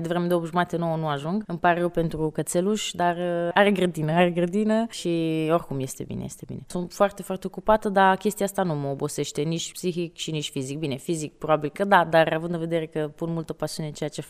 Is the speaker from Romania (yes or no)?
yes; Bucharest, Romania; moved away as an adult; now in Italy; Aici sunt în București, deci am stat până la 19 ani în București și la 19 ani am plecat, am venit aici în Italia.